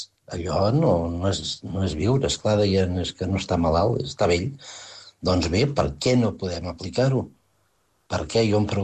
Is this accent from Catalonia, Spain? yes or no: yes; Manlleu, Catalonia, Spain; d'aquí Manlleu, del meu poble, per un bon amic que em passa uns quants anys, jo en tinc 71